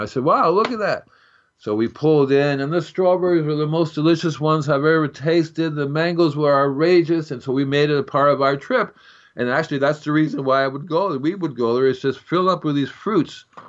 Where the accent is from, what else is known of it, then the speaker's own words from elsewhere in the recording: Hialeah, Florida, United States; I grew up in Hialeah, Florida. That's near Miami, Florida.